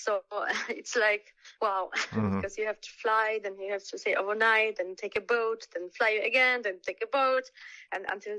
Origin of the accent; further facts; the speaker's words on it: Poland; English is a second language; now in Germany; we moved from Poland to Germany. First, my father, the year before, as a coach, fencing coach, and then we followed with a family a year later.